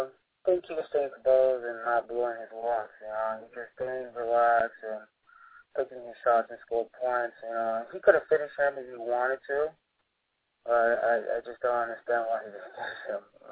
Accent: Venice, Florida, United States; my hometown in Venice, that's it. You know, I don't have to travel. You know, I like to stay in Florida and fight.

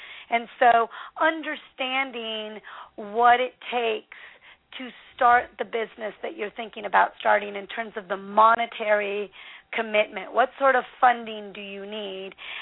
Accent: Pacific Northwest, United States; Well, you know, I'm from the Northwest.

